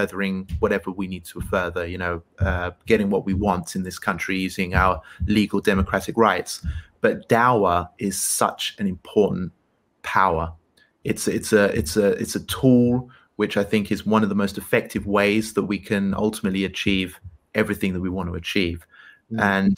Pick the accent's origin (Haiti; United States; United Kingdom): United Kingdom; as well as being British